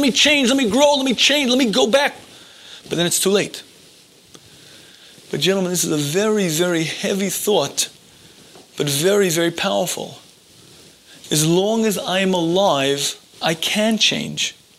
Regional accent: United States; I was brought up in America in the 21st. I can't do it.

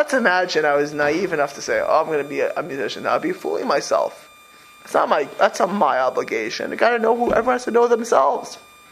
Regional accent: Miami Beach, Florida, United States; But I grew up in Mid Beach in Miami Beach. It was, you know, middle class, upper middle class area.

